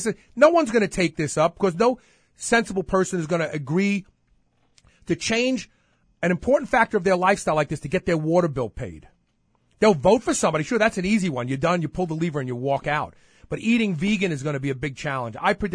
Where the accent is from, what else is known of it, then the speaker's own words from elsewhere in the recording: Brooklyn, New York, United States; So those of you who lived in the inner city, like I grew up in Brooklyn